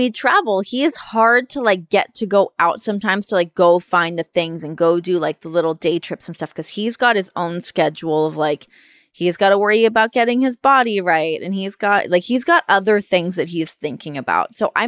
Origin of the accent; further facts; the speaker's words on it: Toronto, Ontario, Canada; we're obviously both from Toronto